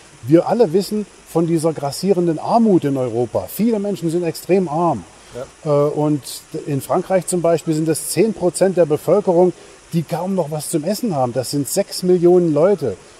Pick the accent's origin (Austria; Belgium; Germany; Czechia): Czechia; German is a second language; Bei uns in Tschechien gibt es dieselben Firmen wie bei euch.